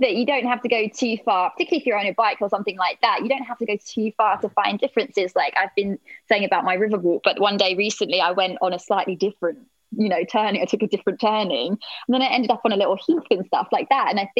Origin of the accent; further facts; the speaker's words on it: United Kingdom; I think particularly probably as British people, we are a little bit of a sucker for letting the weather take over